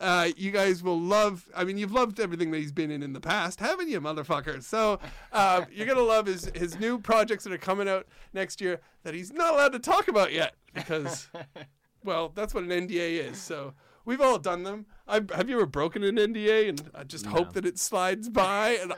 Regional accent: Canada; now in United States; Yeah, which is called Nexus because I'm Canadian.

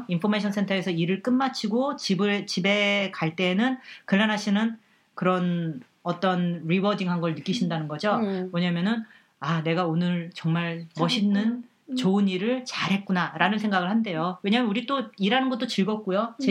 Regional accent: South Korea; first language Korean; 저희가 영어가 이제 한국어가 저희 모국어다 보니까 영어 때문에 겪는 모든 일들이 다 스트레스풀 하거든요.

